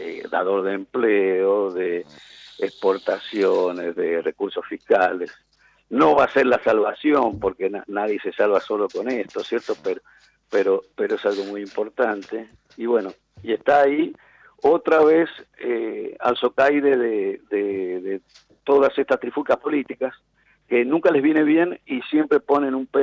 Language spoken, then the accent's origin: Spanish; San Juan, Argentina; now in Buenos Aires, Argentina; como habrás podido apreciar a la audiencia por mi acento inocultable, yo a pesar que vivo hace muchos años en Buenos Aires, soy sanjuanino